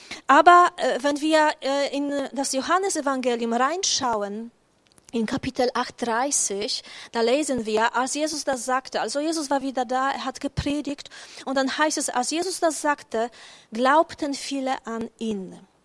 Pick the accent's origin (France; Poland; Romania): Poland; born there; ich bin in Polen geboren und meine ganze Familie lebt noch dort, also die leibliche Familie, Eltern und Geschwister und Neffen und so weiter. Und ich bin ziemlich oft dort zu Besuch. Und ich selbst wohne in Krakau, eine wunderschöne Stadt.